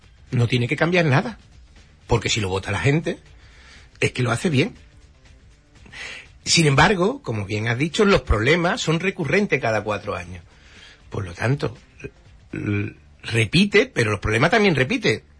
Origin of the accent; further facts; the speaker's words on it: Huelva, Andalusia, Spain; nací aquí en Huelva y aquí al ladito de donde estamos, en la Hispanidad, donde me he criado, la calle Rodrigo Caro.